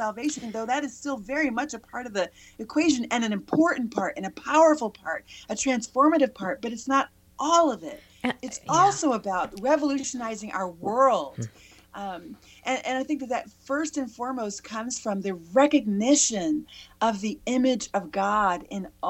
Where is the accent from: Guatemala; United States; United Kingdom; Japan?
United States; Cape May, New Jersey; 15 minutes from my house where I grew up in Cape May